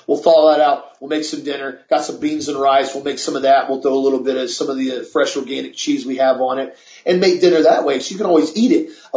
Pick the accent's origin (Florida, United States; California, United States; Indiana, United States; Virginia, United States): Florida, United States; I grew up in Florida, dealt with numerous hurricanes my whole life